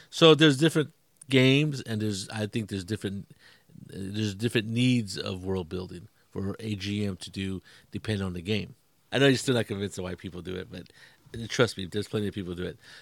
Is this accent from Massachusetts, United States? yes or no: no; California, United States; let's say I use my hometown or the county of Monterey because the loop was really large.